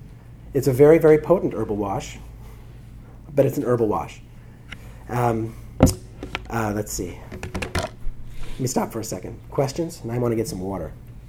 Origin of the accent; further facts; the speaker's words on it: Santa Cruz, California, United States; I'm 44, so I grew up in the 70s, right? Birkenstock, I grew up in the Bay Area, like Santa Cruz area, right?